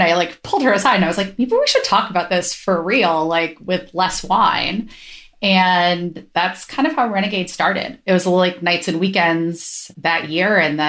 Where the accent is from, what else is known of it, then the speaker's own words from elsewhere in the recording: Ohio, United States; now in Bay Area, United States; My background's like super similar to Renata's. I grew up in Ohio. I was a chemist.